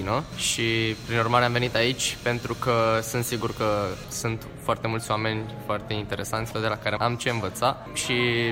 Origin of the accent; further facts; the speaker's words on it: Constanța, Constanța County, Romania; sunt de la Liceul Ovidius Teoretic Constanța, din Constanța, desigur. Clasa 12 intru acum.